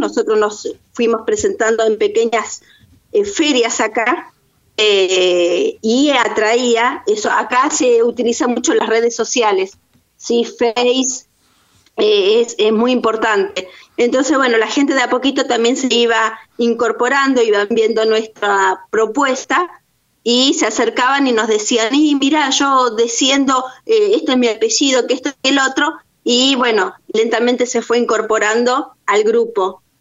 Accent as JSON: {"language": "Spanish", "region": "Buenos Aires", "country": "Argentina", "moved": "yes", "said": "yo vine de Buenos Aires también, en la misma época de Mónica, con mi familia."}